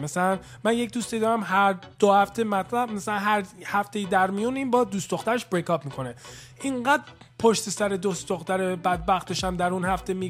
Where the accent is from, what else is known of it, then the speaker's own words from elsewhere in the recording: United States; Persian is a second language; خود منم که دورگه هستم. یعنی چی؟ یعنی پدرم ایرونیه، مادرم هم آمریکاییه، تو آمریکا هم بزرگ شدم. به خاطر همینه که لهجه دارم. اگر مثلا فارسی صحبت میکنم با لهجه صحبت میکنم.